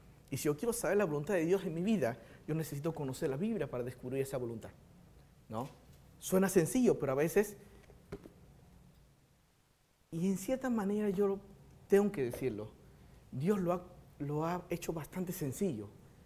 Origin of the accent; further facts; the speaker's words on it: China; en la cultura china, la que yo conozco, porque yo soy chino, se nota, ¿no?